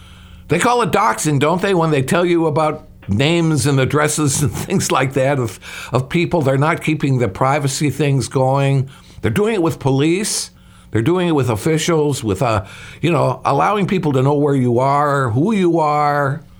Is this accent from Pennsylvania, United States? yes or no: no; Chicago, Illinois, United States; I can tell you some stories growing up in the Chicago area